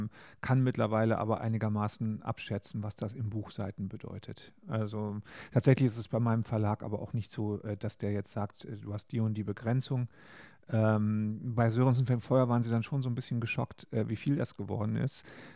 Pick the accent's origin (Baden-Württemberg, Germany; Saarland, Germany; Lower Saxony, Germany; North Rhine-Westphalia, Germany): North Rhine-Westphalia, Germany; wie wir im Ruhrgebiet früher gesagt haben. Ich bin ja im Ruhrgebiet groß geworden.